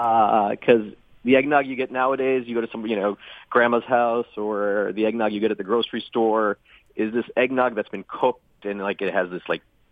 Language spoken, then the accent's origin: English; Chicago, Illinois, United States; now in New York, United States; I grew up in Chicago.